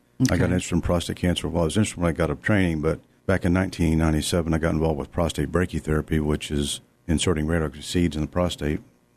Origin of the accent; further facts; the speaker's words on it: Oklahoma City, Oklahoma, United States; I'm from Oklahoma City, born and raised.